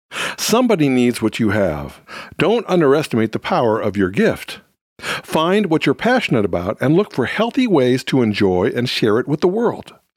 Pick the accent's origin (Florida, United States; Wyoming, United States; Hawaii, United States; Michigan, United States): Michigan, United States; Detroit; I remember growing up in Motown.